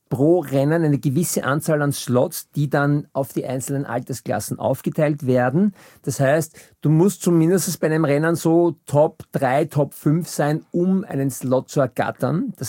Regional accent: Vienna, Austria; born there; Ich bin 68 in Wien geboren, sprich ich bin heute 53 Jahre jung.

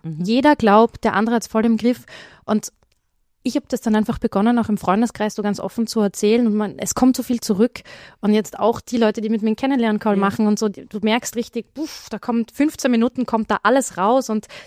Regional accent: Salzburg, Austria; ich bin Salzburgerin, im Raum Salzburg, das ist gerade am Boomen

